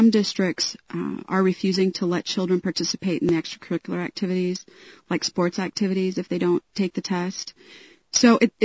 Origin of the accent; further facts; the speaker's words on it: Littleton, United States; And I'm from Littleton, and a few years ago in 1994